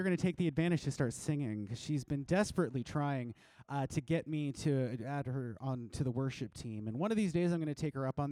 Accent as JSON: {"language": "English", "country": "Canada", "said": "as a Canadian."}